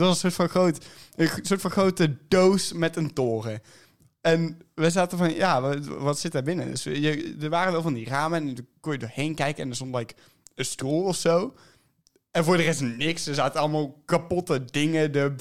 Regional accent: Tegelen, Limburg, Netherlands; Ik ben nu 18 jaar. Ik zit op de Nulster samen met Cas. Ja, ook de goede kant van de Maas. kom ook uit Tegelen.

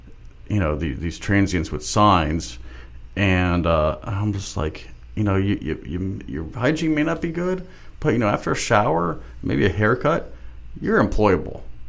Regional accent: Miami, Florida, United States; when I was growing up in Miami, I thought that it was exclusive there.

